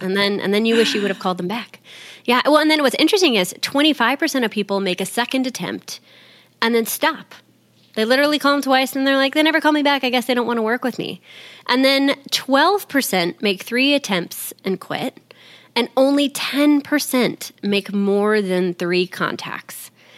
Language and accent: English; Texas, United States; I'm from Texas.